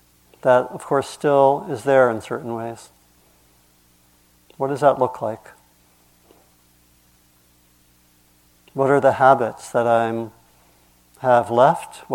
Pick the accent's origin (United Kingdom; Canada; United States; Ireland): United States; Maryland; And where I grew up was in Maryland, and I was also, something didn't sit right.